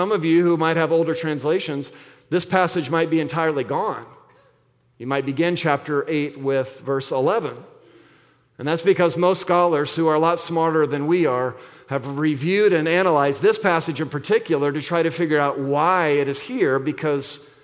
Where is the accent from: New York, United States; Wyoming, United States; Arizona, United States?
Arizona, United States; I'm from Arizona, and there's a big rodeo there